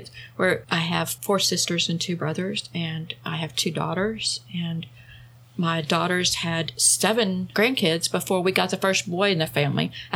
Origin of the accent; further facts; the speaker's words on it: Texas, United States; Is a social consequence to growing up in Texas mm-hmm. as a boy and not playing football.